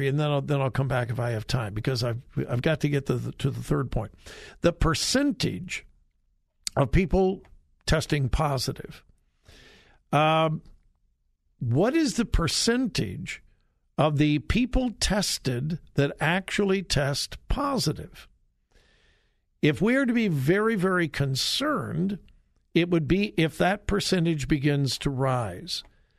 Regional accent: California, United States; Sometimes I'm almost embarrassed to admit that I was born and raised in California.

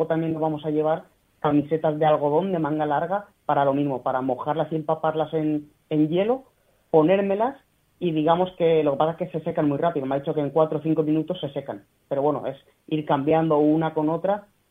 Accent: Alfafar, Valencian Community, Spain; el Ayuntamiento de mi pueblo de Alfafar

